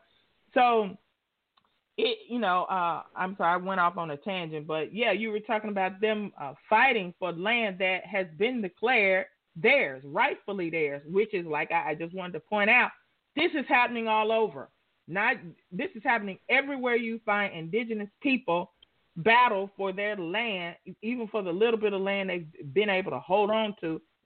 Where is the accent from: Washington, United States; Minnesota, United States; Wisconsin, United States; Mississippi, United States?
Mississippi, United States; Clarksdale; I was born in Clarksdale, Mississippi, just down the road a b